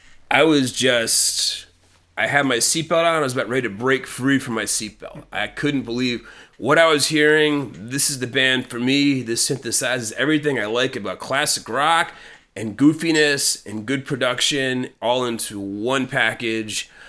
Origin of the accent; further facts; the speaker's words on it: Connecticut, United States; In 1994, I was living and growing up in Connecticut, and the classic rock stations in Connecticut in the mid-90s were very good.